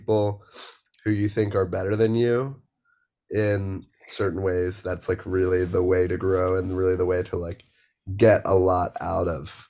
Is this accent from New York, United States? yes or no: no; Philadelphia, Pennsylvania, United States; And like, I moved back home. I'm from Philly.